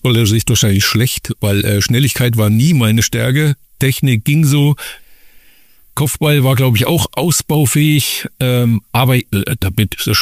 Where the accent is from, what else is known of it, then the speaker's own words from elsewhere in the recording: Meiningen, Thuringia, Germany; born there; Ich komme ja ursprünglich aus dem Südthüringer Bereich, bin gebürtiger Meininger.